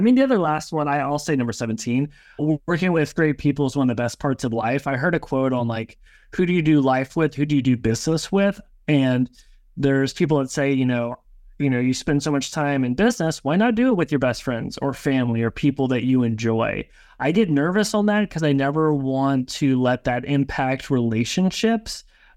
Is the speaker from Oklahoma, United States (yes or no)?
yes; Oklahoma, United States; This is a horrible quote that I hear because I'm from Oklahoma